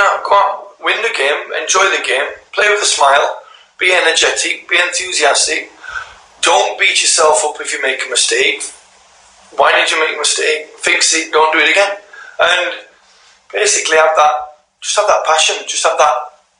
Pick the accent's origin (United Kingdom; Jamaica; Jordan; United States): United Kingdom; Yorkshire and the Humber; And I'm a wee bit Scottish as well. I can speak a bit of Scottish. And I'm a Yorkshireman.